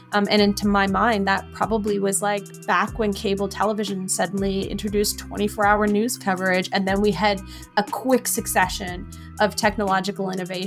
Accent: Canada; again, I'm Canadian, but I work mostly in the US, or at least for a US institution.

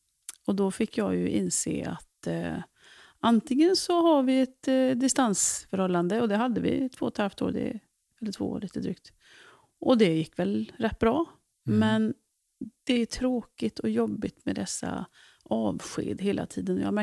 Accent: Dals Rostock, Västra Götaland County, Sweden; accent: Dalsland dialect; also born or lived in Mellerud; now in Åmål, Sweden; Jag är uppväxt i Dals Rostock, en liten kurort har varit det för länge sedan. Sen bodde jag en massa år i Mellerud. Och ja, levde mitt familjeliv där. Och sen flyttade jag till Åmål. Där jag stortrivdes.

